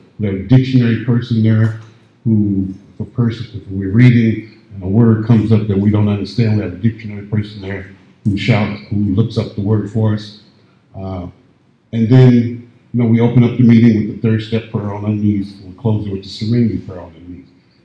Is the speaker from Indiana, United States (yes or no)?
yes; Indiana, United States; moved away as an adult; I met a friend of mine when I first moved here. I'm originally from Indiana. I talk funny, so please, if you don't understand me, just speak me after the deal, and I'll tell you what I meant, okay?